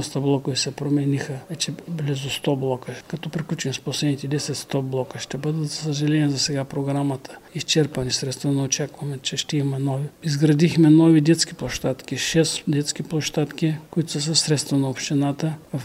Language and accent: Bulgarian; Haskovo, Haskovo Province, Bulgaria; аз, тъй като съм роден и живял в Хаско